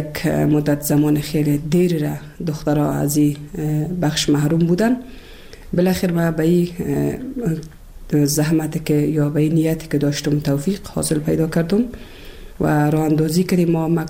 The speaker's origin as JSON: {"language": "Persian", "region": "Kabul", "country": "Afghanistan", "tie": "born or raised there", "also_born_or_lived": "Bamyan", "said": "از ولسوالی شیبر ولایت بامیان هستم. در سال 1356 در یک خانواده روشن فکر ما در ولایت کابل به دنیا آمدم و تحصیلات خود ما در کابل و پایان رساندم"}